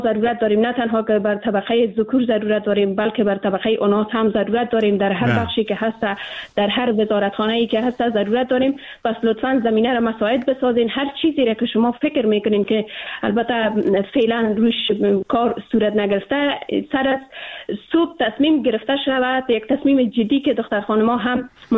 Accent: Afghanistan; ما به عنوان یک افغان

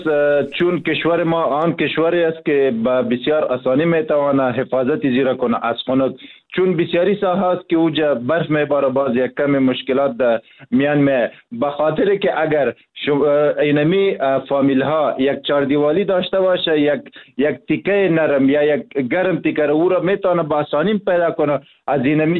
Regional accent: Afghanistan; ما و شما از افغانستان هستیم،

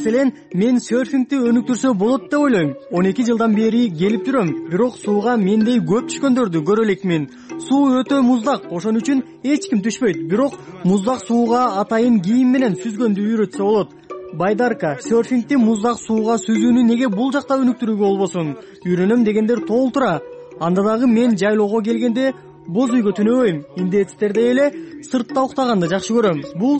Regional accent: Canada; Kyrgyz is a second language; Канададан келдим.

